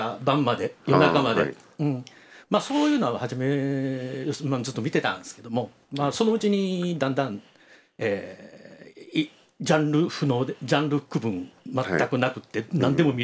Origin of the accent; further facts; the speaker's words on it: Kyoto, Japan; 京都のもう西陣ど真ん中出身ですね。